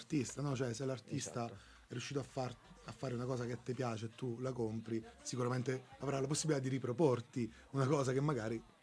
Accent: Agropoli, Campania, Italy; Per esempio i … mi viene un nome a caso, anche perché sono del mio paese, lo voglio dire così, è un gruppo che è di Agropoli

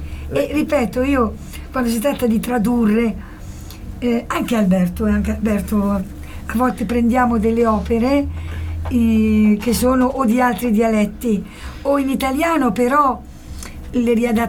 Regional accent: Terni, Umbria, Italy; also born or lived in San Nicolò di Celle; Io vengo da San Nicolò di Celle, no? Però ho vissuto l'infanzia a Terni. Sono stata un po' anche a San Nicolò, ma non conosco il dialetto come lo conosce Paolo.

